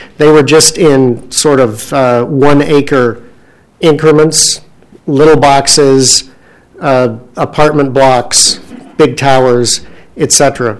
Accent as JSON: {"language": "English", "country": "United States", "tie": "born or raised there", "said": "so they struck me more than suburban things I grew up with here in the States."}